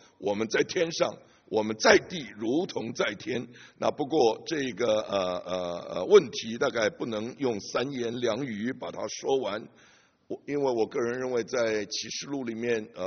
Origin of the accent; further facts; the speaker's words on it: China; 我们中国人有很多的诗啊